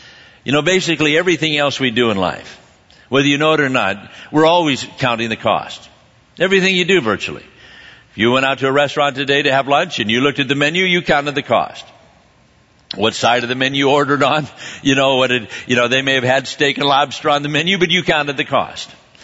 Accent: Scotland, United Kingdom; Well, I'm Scottish, you know

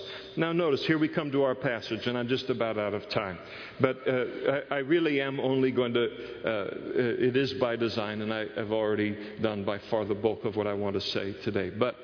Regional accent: Modesto, California, United States; I'll say I'm from Modesto, California

